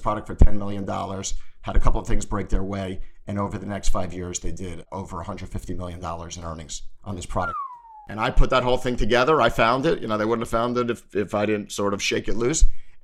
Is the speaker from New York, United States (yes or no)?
yes; New York City, New York, United States; I grew up in New York, and my dad is a pharmacist as well. So I sort of grew up in his drugstores in New York City.